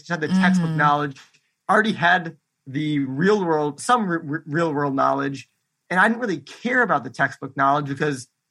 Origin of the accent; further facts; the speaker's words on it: Milwaukee, Wisconsin, United States; I grew up in Milwaukee, but I'm familiar with Madison.